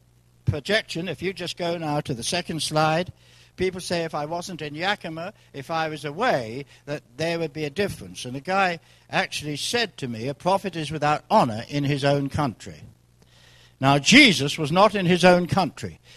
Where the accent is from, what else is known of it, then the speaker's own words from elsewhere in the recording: England, United Kingdom; now in Ireland; Now, I'm from England.